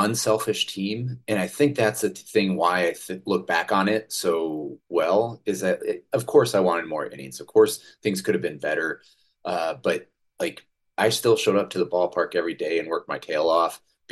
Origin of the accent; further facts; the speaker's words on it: Sioux City, Iowa, United States; I grew up in Sioux City, which is just 1.5 hours north of Omaha